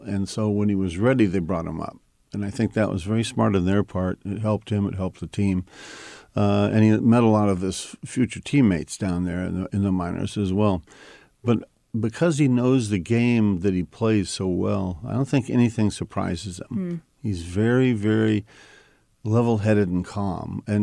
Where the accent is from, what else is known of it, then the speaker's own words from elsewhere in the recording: Linden, California, United States; where are you from? I'm from Linden. Oh, wait, Aaron Judge is from Linden.